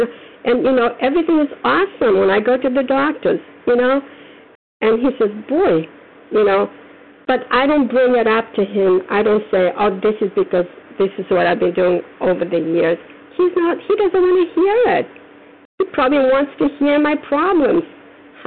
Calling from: Foxborough, Massachusetts, United States; I'm calling from Foxborough, Massachusetts.

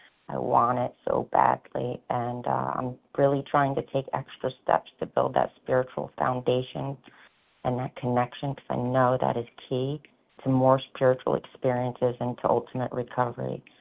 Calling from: New Jersey, United States; New Jersey.

